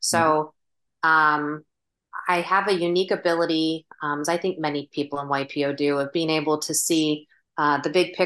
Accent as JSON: {"language": "English", "country": "United States", "tie": "born or raised there", "also_born_or_lived": "United Kingdom / Singapore", "said": "I grew up in the States, was lucky enough to do a study abroad in the UK"}